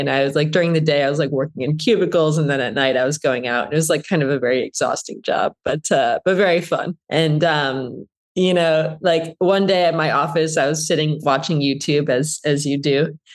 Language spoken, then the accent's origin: English; Flint, Michigan, United States; So I grew up in Flint, Michigan, a place that's famous for like Michael Moore movies and like the water crisis and not very positive things.